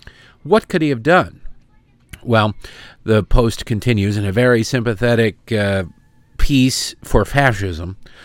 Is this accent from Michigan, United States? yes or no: yes; Detroit, Michigan, United States; I grew up in Detroit watching the CBC Channel 9, Hockey Night in Canada, all that stuff, with regularity with my dad and my brother.